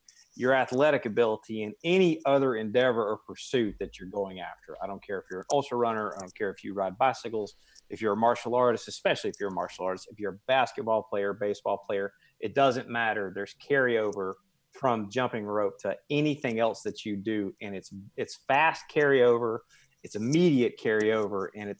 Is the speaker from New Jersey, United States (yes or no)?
no; Macon, Georgia, United States; there was one karate, or it's a actually a taekwondo school, if you will, where I grew up in Macon, Georgia.